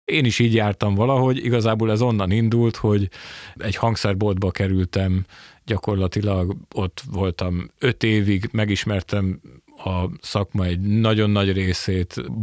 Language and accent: Hungarian; Zalaegerszeg, Zala, Hungary; Most én Zalaegerszegről jövök